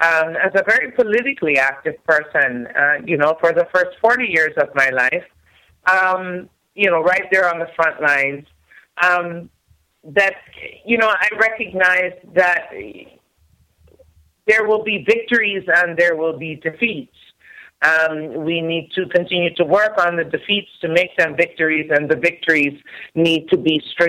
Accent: Jamaica; I am Jamaican. I don't have any problem saying that for those of you who didn't question the obvious.

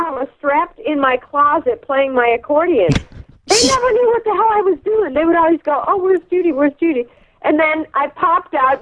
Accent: Chicago, Illinois, United States; And of course, you know, Chicago is my hometown. I love Chicago. I love Chicago.

